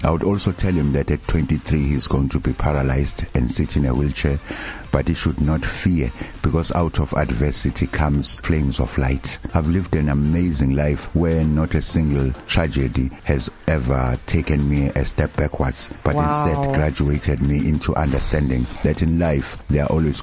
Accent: Durban, KwaZulu-Natal, South Africa; I'm a Durban boy. I was born in northern KwaZulu-Natal in 1971. But my family then moved to Durban because my parents worked at King Edward Hospital. We grew up here at Umlazi Township.

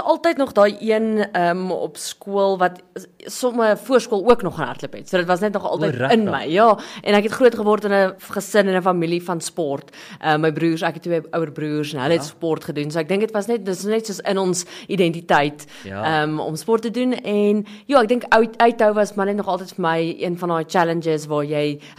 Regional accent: Christiana, North West, South Africa; Ek is glad nie van Pretoria nie. Ek is van 'n klein dorpie Christiana.

